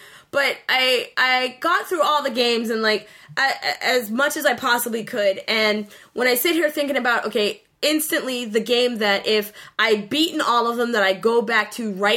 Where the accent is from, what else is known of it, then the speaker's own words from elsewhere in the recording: Boston, Massachusetts, United States; It's not even about it being in Boston, although, you know, I got to represent Boston. For my hometown.